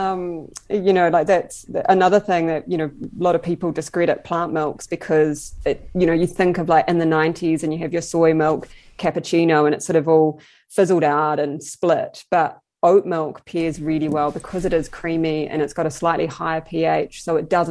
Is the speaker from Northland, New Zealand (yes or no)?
no; Taranaki, New Zealand; so I'm from Taranaki and, you know, very strong dairy ties there.